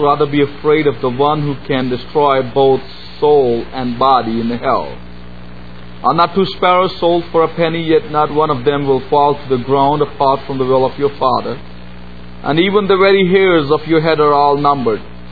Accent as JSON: {"language": "English", "country": "Pakistan", "said": "I'm from Pakistan, which is a Muslim country."}